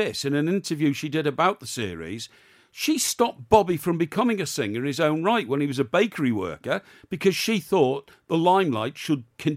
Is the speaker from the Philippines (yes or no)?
no; Chester, North West England, United Kingdom; which I'm not because I come from Chester